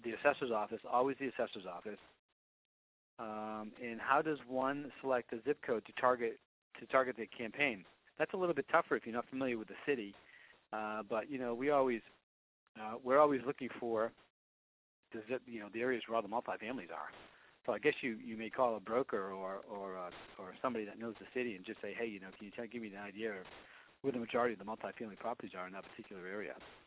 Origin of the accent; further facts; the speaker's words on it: Boston, Massachusetts, United States; I never mentioned on the phone that I was from Boston unless they could figure it out from my accent.